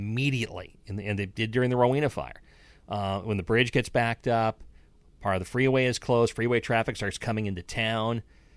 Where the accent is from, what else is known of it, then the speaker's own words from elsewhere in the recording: Pacific Northwest, United States; air conditioning in homes growing up in the Pacific Northwest was not common.